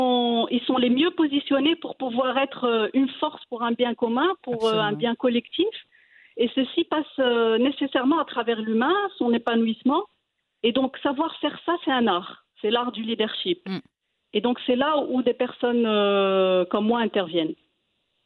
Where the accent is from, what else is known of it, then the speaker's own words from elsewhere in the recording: Morocco; Chez nous, au Maroc, c'est en train d'être assimilé.